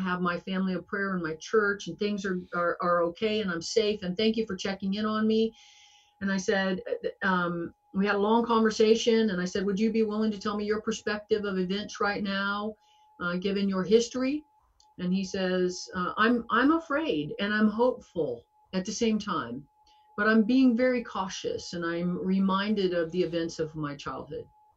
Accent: Deep South, United States; you all know I'm from the Deep South, 8 generations there.

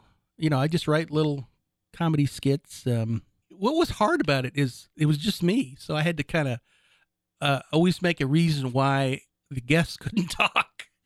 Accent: Ontario, Canada; do you know I was from Canada? I'm pretty close to Toronto.

